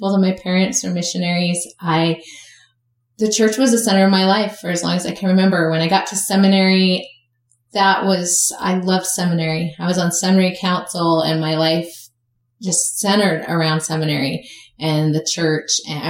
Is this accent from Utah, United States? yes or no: yes; Salt Lake City, Utah, United States; It was an incredible experience to go from growing up in Salt Lake to all of a sudden living in the inner city of New York